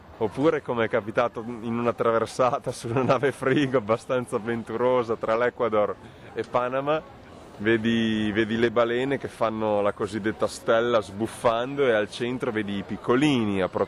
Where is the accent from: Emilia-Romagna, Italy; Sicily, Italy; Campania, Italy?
Emilia-Romagna, Italy; Carpi; sono di Carpi, Modena. Sto facendo un giro intorno al mondo, i 5 continenti e i 3 oceani senza l'utilizzo di aerei.